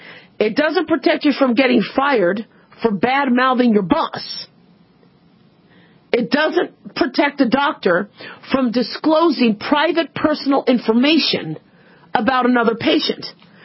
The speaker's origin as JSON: {"language": "English", "country": "United States", "tie": "born there", "said": "even though I was born in America, I'm a U.S. citizen"}